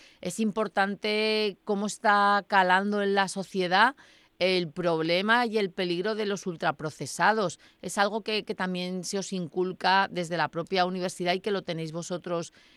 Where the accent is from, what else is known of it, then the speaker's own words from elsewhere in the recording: Spain; que tenía que ser sobre todo nuestro país, en mi país, España